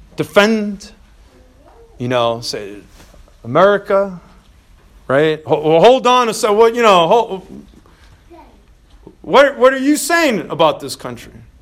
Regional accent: United States; I'm American, you know, born and raised here.

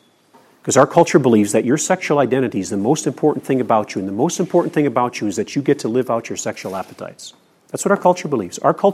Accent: Nigeria; I grew up in Nigeria on the mission field

